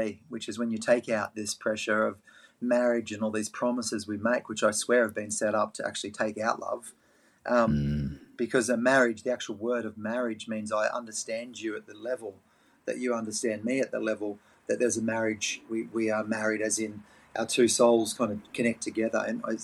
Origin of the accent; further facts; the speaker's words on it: Melbourne, Victoria, Australia; born there; I was born in Melbourne. For non-Australians, that's right down the bottom southeast of Australia. So that's the cold spot.